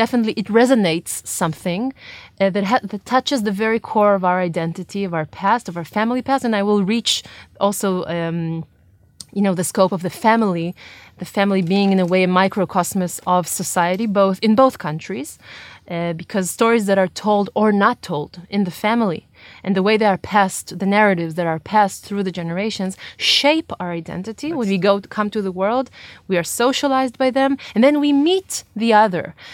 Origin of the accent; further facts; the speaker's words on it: Israel; And I have my own, of course, impression of being a third generation myself and growing up in the Israeli society.